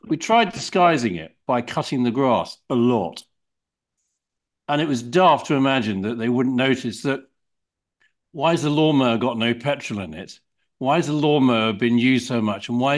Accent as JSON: {"language": "English", "region": "South East England", "country": "United Kingdom", "tie": "born or raised there", "said": "we had a field where I grew up in Kent."}